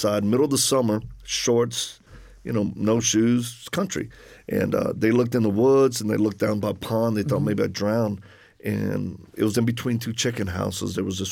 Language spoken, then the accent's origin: English; Louisiana, United States; accent: Cajun; I'm from Louisiana originally. So if people detect an accent, that's the Cajun one.